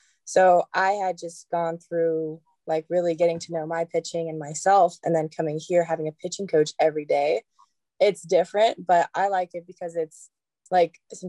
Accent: Texas, United States; because I'm from Texas, so we got all the channels.

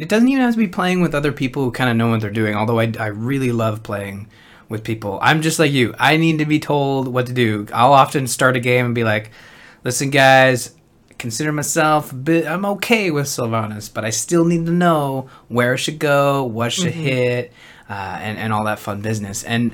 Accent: Canada; It's all good. We're all Canadian.

